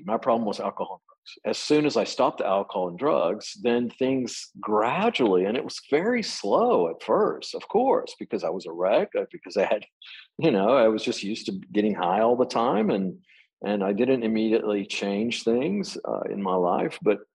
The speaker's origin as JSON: {"language": "English", "region": "Texas", "country": "United States", "tie": "born or raised there", "said": "I was raised in Texas, and there was a lot of very churchy stuff going on there, of course."}